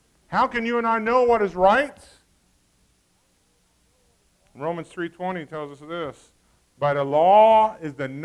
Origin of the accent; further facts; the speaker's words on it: Brazil; Growing up in Brazil, where the clothes were limited for kids, young kids ran around naked all the time.